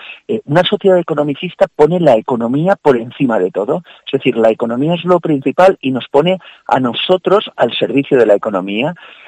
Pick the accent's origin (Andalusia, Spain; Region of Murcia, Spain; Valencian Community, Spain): Valencian Community, Spain; Valencia; yo soy de Valencia